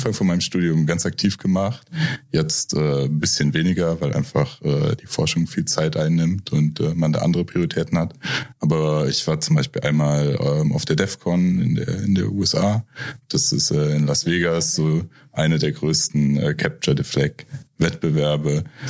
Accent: Trier, Rhineland-Palatinate, Germany; ich komme aus Trier und habe damals Mathematik in Trier studiert

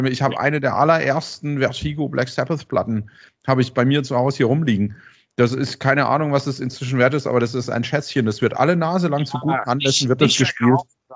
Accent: Karlsruhe, Baden-Württemberg, Germany; weil ich bin ja auch Karlsruher, man hört es vielleicht vom Dialekt ein bisschen.

